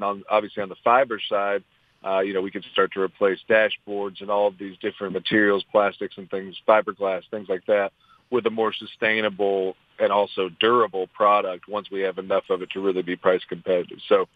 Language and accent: English; Kentucky, United States; Sure, but just like I'm from Kentucky and we're the bourbon capital of the world